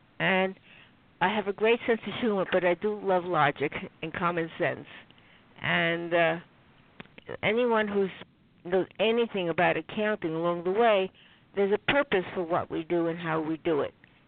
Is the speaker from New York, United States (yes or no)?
yes; New York City, New York, United States; I was born in New York, went to New York City public schools.